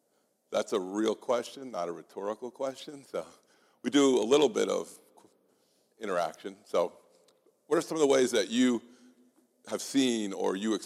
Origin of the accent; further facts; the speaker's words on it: Boston, Massachusetts, United States; now in Philadelphia, United States; I'm from Boston area, so I'm a real outsider in Philadelphia